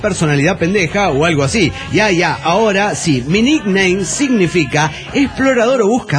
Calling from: Lima, Peru; de Lima, Perú.

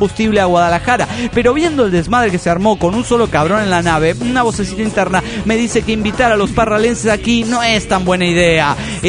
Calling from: La Paz, Bolivia; de La Paz, Bolivia.

